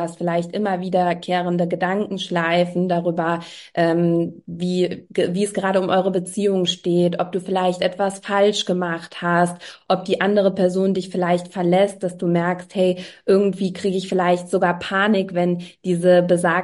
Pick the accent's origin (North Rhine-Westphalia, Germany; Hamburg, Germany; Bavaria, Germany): North Rhine-Westphalia, Germany; Cologne; ich bin 33 Jahre alt, ich komme aus Köln und bin Paartherapeutin